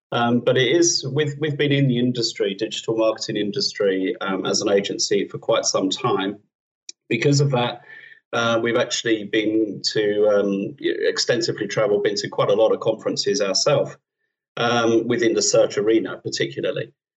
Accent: United Kingdom; And I don't know if it is because we're British, I must say.

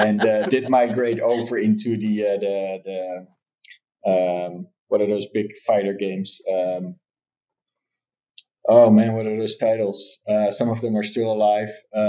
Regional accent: Netherlands; So I'm born and raised in the Netherlands.

